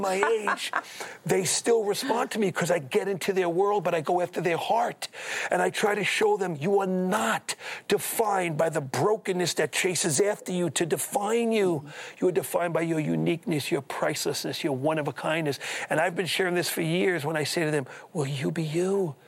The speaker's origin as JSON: {"language": "English", "town": "Brooklyn", "region": "New York", "country": "United States", "said": "I'm from Brooklyn. I can't use words like this."}